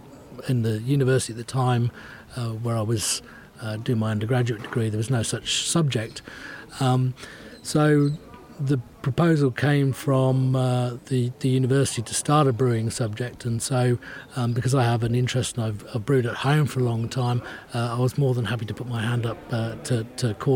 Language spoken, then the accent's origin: English; England, United Kingdom; Being English, it's the UK.